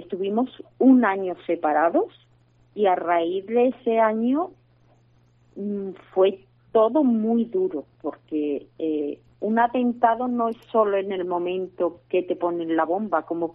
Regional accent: Bilbao, Basque Country, Spain; born there; nos tendríamos que ir, sobre todo de mi tierra. Yo soy nacida allí en Bilbao.

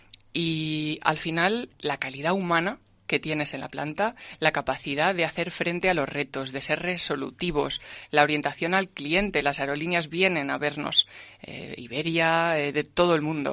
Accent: León, Castile and León, Spain; also born or lived in Germany; Soy de León al 100%, al 200%.

